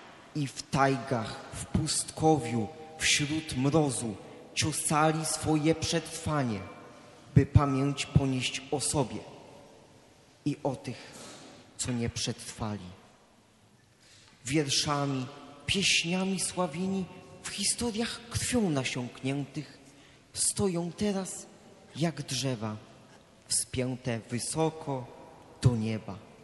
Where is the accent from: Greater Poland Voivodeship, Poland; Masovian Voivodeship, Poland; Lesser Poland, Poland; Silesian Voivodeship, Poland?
Greater Poland Voivodeship, Poland; Kalisz; My, Kaliszanie, szczególnie czujemy się spadkobiercami niepodległego dziedzictwa, bo właśnie u nas, w Szczypiornie, dzielnicy Kalisza